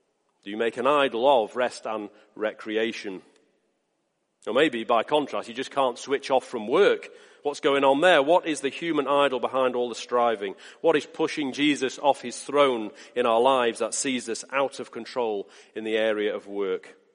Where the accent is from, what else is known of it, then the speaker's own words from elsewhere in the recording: England, United Kingdom; I'm English, for heaven's sake. We keep ourselves to ourselves.